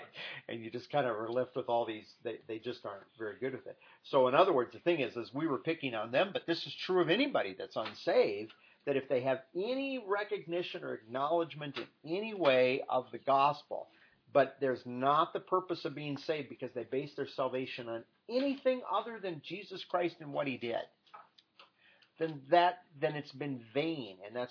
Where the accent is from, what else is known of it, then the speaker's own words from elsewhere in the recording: Midwest, United States; growing up in the Midwest, Catholicism, the way some of those people practiced Catholicism back then